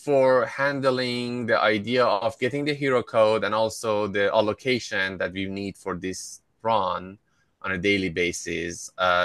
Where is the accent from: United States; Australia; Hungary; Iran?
Iran; I should not be in any meeting with anything related to atomic bomb since I'm from Iran.